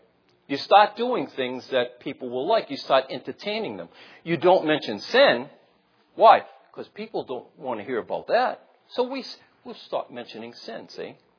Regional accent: Massachusetts, United States; I came from Massachusetts down here, so it doesn't matter where you come from.

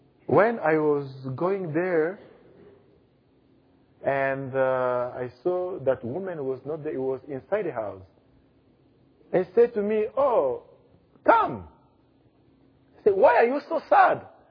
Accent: Zambia; moved away; I'm from Zambia.

